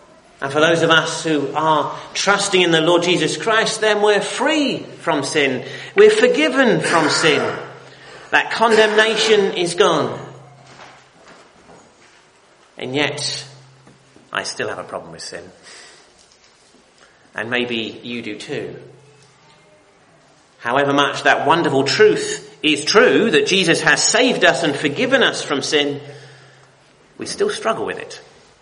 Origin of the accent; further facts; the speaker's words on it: United Kingdom; We're very British, most of us, and we're very polite.